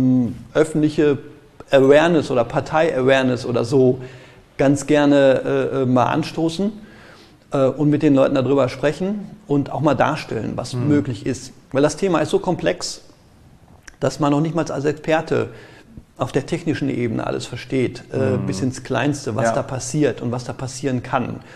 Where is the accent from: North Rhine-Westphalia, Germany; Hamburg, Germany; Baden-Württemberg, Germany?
North Rhine-Westphalia, Germany; Gelsenkirchen; Ich komme aus Gelsenkirchen, da merke ich das.